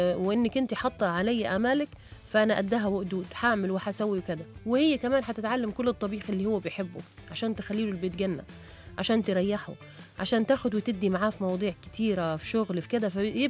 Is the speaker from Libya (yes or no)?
yes; Libya; فبقى انا من ليبيا